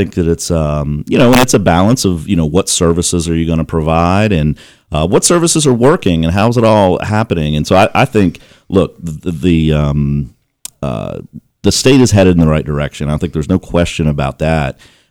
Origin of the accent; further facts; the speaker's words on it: West Virginia, United States; I'm from the Northern Panhandle, right? So you go up that way. I mean, you do see a lot more economic activity in the northern part of the state.